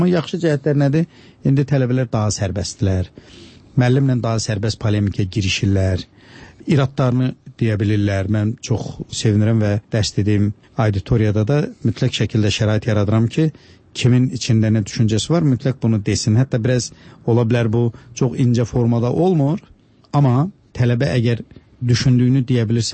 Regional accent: Babaəli, Zangilan District, Azerbaijan; born there; mən o kənddə, bizim Zəngilanda doğulmuşam, bizim kəndimiz Babaəli deyilən kənddir.

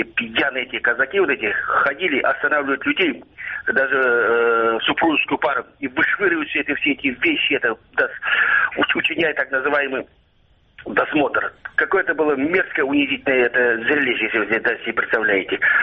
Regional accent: Crimea, Ukraine; Я сам из Крыма, я сам крымский татарин.

